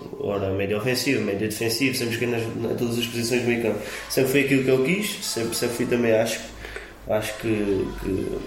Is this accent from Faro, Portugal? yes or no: yes; Messines, Faro, Portugal; Depois pedi ao meu tio para ingressar no clube da minha terra